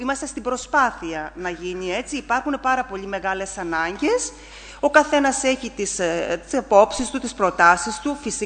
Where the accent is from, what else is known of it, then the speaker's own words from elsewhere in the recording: Zakros, Crete, Greece; καταρχήν είμαι από τη Ζάκρο, δεν είμαι ούτε από το Παλέκαστρο, ούτε από τη Σιτία.